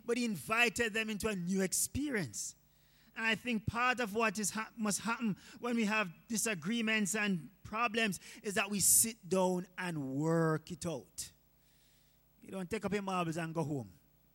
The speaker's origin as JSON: {"language": "English", "country": "Jamaica", "said": "We're Jamaican, so you have to have dumpling, pumpkin, sweet potato, just to add a little flavor"}